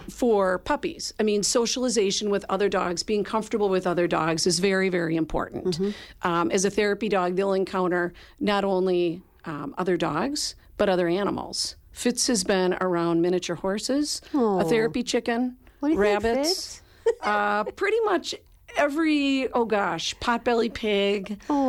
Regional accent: Milwaukee, Wisconsin, United States; also born or lived in Fox Valley; I grew up in Milwaukee, went to college here, and so it's good to be back home.

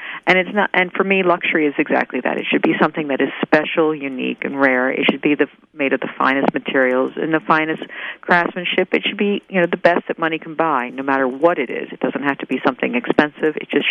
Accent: Washington, District of Columbia, United States; also born or lived in Philadelphia; I grew up in Washington, D.C. and Philadelphia, and we had Garfinkels and John Wanamaker's.

